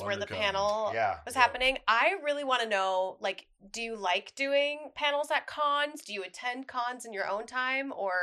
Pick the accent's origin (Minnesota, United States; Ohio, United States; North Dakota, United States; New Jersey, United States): Minnesota, United States; Like, I'm from Minnesota originally.